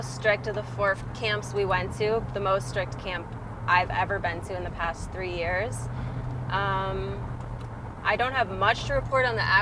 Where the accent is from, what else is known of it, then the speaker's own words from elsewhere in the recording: Cleveland, Ohio, United States; Well, I'm from Cleveland